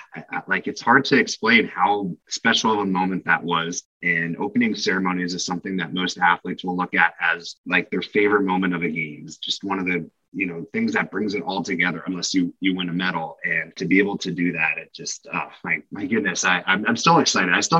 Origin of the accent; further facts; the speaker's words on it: Reading, Pennsylvania, United States; But, you know, I grew up in the Reading area, grew up skiing Camelback.